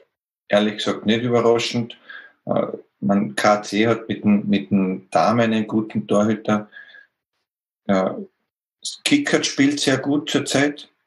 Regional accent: Austria; ich sehe es als ein Problem als Österreicher und als Nationaltrainer

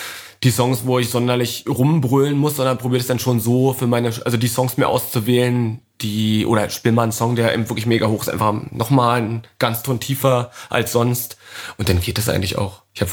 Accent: Berlin, Germany; und man ist mal als Berliner raus aus der Stadt

